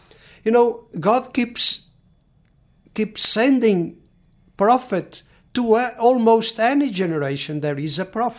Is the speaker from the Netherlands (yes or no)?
no; Fatima, Centro, Portugal; You know, I was from Portugal and Fatima, I had grown up in Fatima.